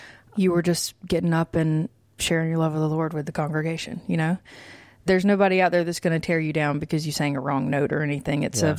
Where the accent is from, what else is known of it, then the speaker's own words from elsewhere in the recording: Walterboro, South Carolina, United States; because I grew up in Waltsboro, which is about 45 minutes kind of southwest of Charleston. And that was where my mom's from, where my grandparents lived.